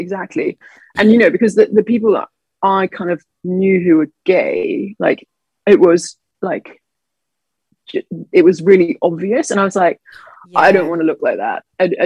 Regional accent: New Zealand; moved away as an adult; now in London, United Kingdom; I live in London, but I'm not from the UK. I was born in New Zealand.

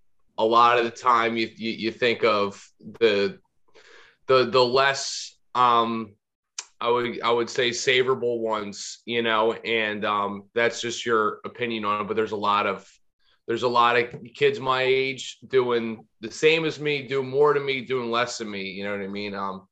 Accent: New Jersey, United States; I grew up in the suburbs of South Jersey.

